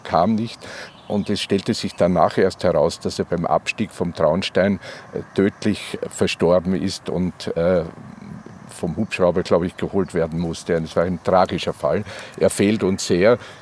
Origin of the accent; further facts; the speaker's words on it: Vienna, Austria; Ich bin Wiener